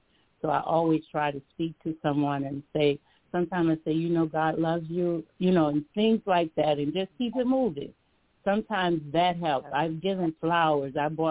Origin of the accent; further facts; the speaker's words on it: Alabama, United States; I'm from Alabama, and he would always, even if he was sitting on the porch or whatever, he'd just wait.